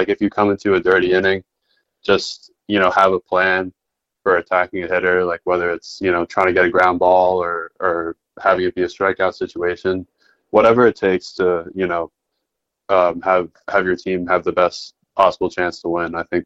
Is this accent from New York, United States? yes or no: yes; Long Island, New York, United States; He's from Louisiana and I'm from Long Island, so I don't really get to see a lot of Southerners.